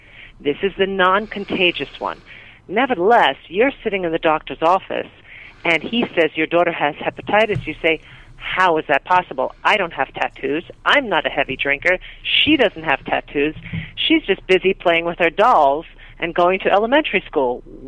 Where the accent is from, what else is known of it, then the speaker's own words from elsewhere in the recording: New York, United States; I may be a little pushier because I'm a New Yorker